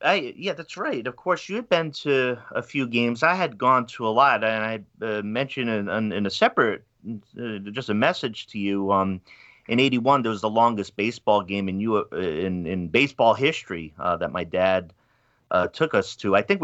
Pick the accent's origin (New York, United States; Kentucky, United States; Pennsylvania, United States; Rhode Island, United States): Rhode Island, United States; Pawtucket; I was, as I mentioned, I'm from Pawtucket, Rhode Island, with the Pawtucket Red Sox.